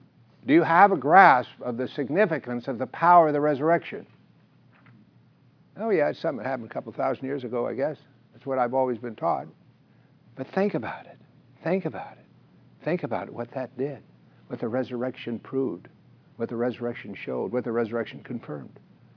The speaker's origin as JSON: {"language": "English", "country": "United States", "said": "but I'm an American, not necessarily living in a foreign land"}